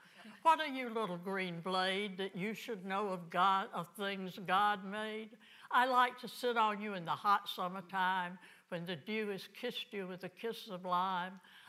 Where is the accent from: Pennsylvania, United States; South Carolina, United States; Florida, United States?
South Carolina, United States; Charleston; moved away; But when I moved to New Jersey from Charleston, the tears ran down my face when I was leaving my home.